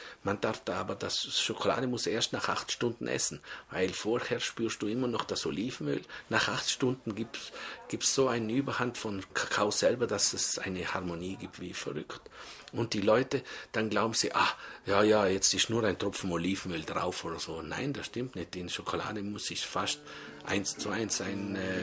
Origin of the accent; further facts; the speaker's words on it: Trentino-Alto Adige, Italy; now in Switzerland; Ich komme ja aus Südtirol und da haben wir ja auch immer nur so gearbeitet mit Butter.